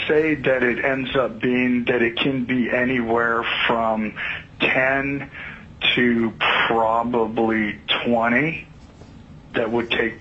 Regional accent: Alaska, United States; I am one of the citizen members for the Commission on Judicial Conduct. I was born and raised in Alaska.

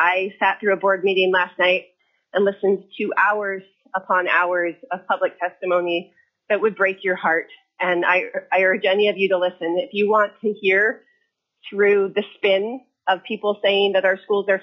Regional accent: Fairbanks, Alaska, United States; I am a military spouse. I was born and raised here in Fairbanks.

